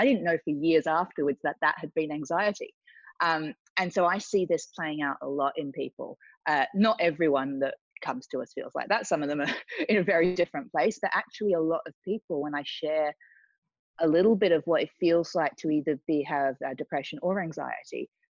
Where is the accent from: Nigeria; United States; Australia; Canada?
Australia; moved away as an adult; now in London, United Kingdom; I went through university. I came from Australia to London, went through the corporate world, was working for a big media company.